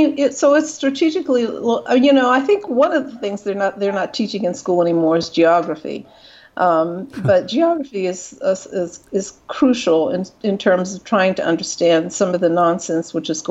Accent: Ohio, United States; now in Mexico; And I'm originally from Ohio, and it's particularly hit hard in the Midwest, where a lot of the jobs have been shipped off here to Mexico

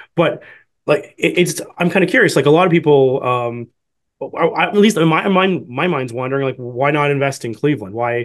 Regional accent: Canada; for myself as a Canadian

